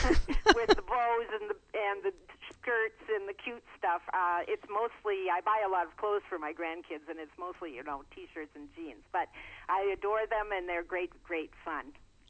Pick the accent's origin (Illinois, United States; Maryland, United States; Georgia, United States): Illinois, United States; Chillicothe; also born or lived in Boston; I was born in Boston, Massachusetts. My dad was a family doctor, and my mom was a cellist. And when I was about four, we moved to a little town in Illinois called Chillicothe